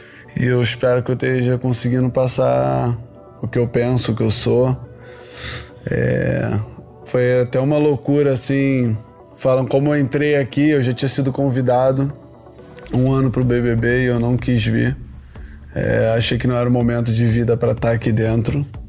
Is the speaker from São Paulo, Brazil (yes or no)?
no; Rio de Janeiro, Brazil; Eu tenho 33 anos, nascido e criado em Curicica, Jacarepaguá, Rio de Janeiro.